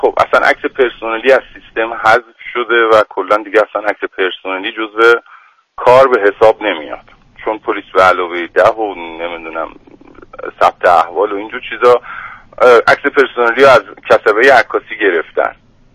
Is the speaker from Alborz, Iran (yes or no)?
yes; Karaj, Alborz, Iran; بله بنده از کرج هستم